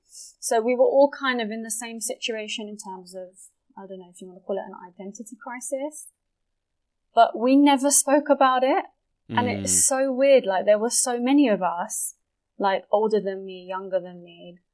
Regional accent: East of England, United Kingdom; So I was brought up in Essex, so I was born and raised in the UK.

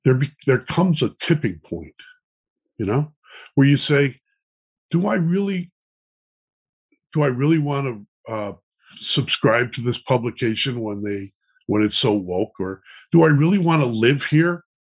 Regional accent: Chicago, Illinois, United States; I mean, I'm from Chicago, Megyn, where force and the Democratic Party has always been, you know, they've always been twins.

